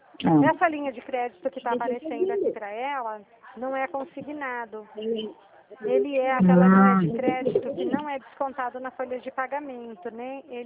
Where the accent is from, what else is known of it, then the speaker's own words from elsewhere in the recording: Dracena, São Paulo, Brazil; Eu sou do estado de São Paulo. Eu sou da cidade de Dracena.